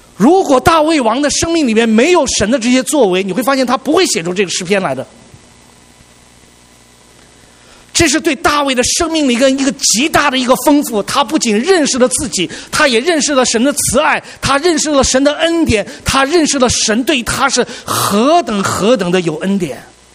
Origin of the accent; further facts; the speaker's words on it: China; 我觉得这两件事情对我们中国人是最有意义的一件事情